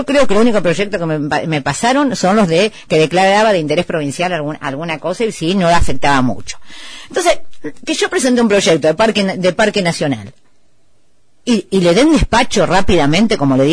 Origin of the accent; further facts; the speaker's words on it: Santa Cruz, Argentina; Yo soy nacida y criada en Santa Cruz